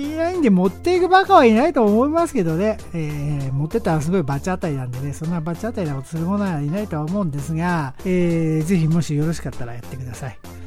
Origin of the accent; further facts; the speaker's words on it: Fuchu, Tokyo, Japan; 府中、ね、私の地元の多摩の府中でも、5月、やっぱり5日には大間さんが走るんですけどね。